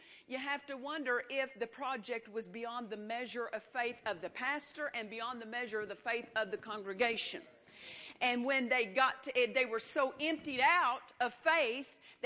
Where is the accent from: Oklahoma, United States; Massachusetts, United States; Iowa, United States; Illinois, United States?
Oklahoma, United States; My husband was raised in California. I was raised in Oklahoma.